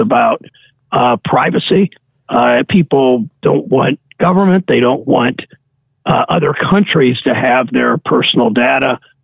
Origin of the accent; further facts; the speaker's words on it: Mansfield, Ohio, United States; whether it's Toledo or my hometown of Mansfield or Findlay or Tiffin or wherever